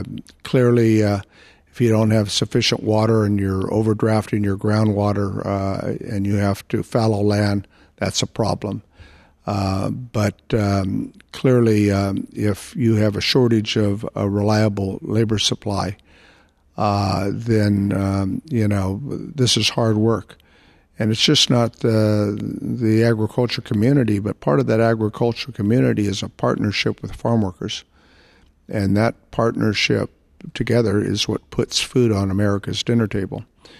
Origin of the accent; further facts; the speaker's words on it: California, United States; And in the case of California, my home state, 44% of our agriculture is exported.